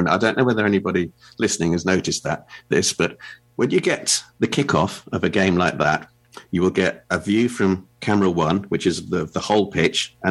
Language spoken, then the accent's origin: English; England, United Kingdom; And as an Englishman, I'm thrilled with that.